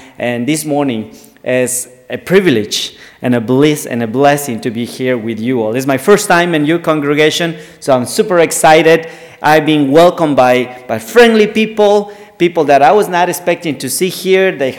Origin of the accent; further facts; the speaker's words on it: Ecuador; English is a second language; So if some of you might wonder my accent, I'm not from the South, not from South Carolina, but I'm from the South, South America. I'm from Ecuador.